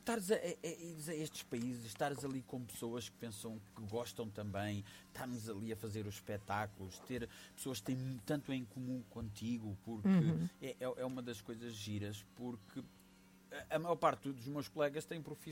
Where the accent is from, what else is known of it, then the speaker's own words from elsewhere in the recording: Avelar, Centro, Portugal; ajudei lá na minha terra na festa de Natal da Sociedade Filarmónica Avelarense, que eu sou da Velara